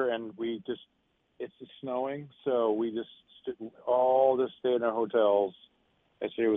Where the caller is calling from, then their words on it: New Jersey, United States; New Jersey.